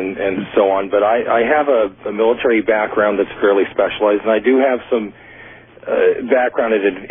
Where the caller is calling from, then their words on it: Thousand Oaks, California, United States; I'm calling from Thousand Oaks, California.